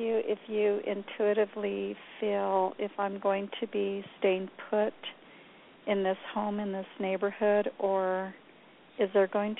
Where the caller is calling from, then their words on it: Southwest, United States; I'm in the Southwest.